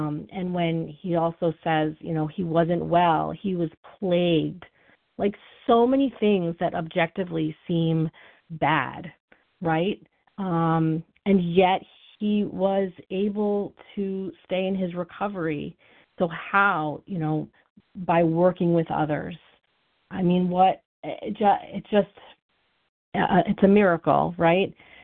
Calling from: New York, United States; I'm a compulsive overeater, and I'm calling from New York.

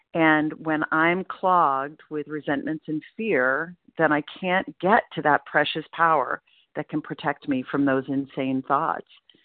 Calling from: Portland, Maine, United States; I'm calling in from Portland, Maine

